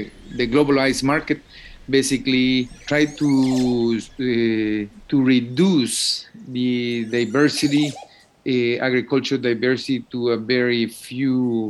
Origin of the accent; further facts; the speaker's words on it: Guatemala; English is a second language; I come from a country that is one of the most diverse parts of the world, in biologically and culturally as well.